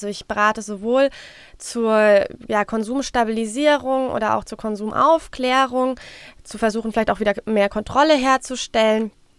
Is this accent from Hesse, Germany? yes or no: yes; Frankfurt, Hesse, Germany; Ich komme aus Frankfurt